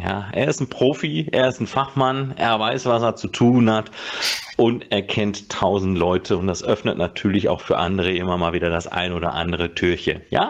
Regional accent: North Rhine-Westphalia, Germany; Also als Westfale muss ich sagen

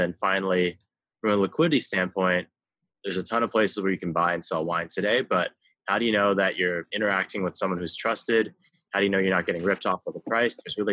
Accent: Beijing, China; I grew up in Beijing.

